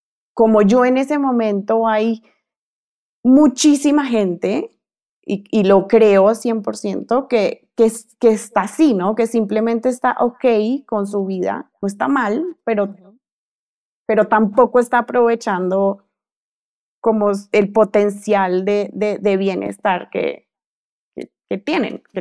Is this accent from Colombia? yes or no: yes; Colombia; moved away as an adult; now in Mexico; yo, como sabes, soy colombiana